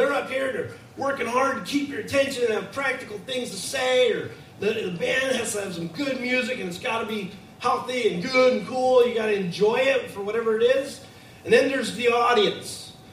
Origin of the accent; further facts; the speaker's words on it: Scotland, United Kingdom; accent: Scottish; Kyle did an impersonation of me this morning, which is pretty funny, of my Scottish accent, and it reminded me of my drunk uncle.